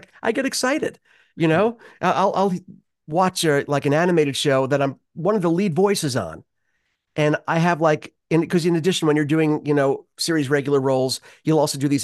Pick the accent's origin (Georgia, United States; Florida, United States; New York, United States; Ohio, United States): New York, United States; New York City; now in California, United States; growing up in New York, I'm, you know, native New Yorker.